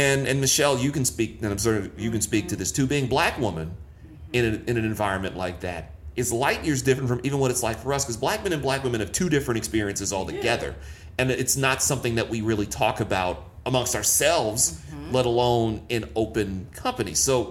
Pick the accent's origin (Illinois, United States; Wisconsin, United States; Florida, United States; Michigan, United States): Michigan, United States; Detroit; I grew up, and anybody who listens to the show knows I talk about it in Orton. I grew up in Detroit.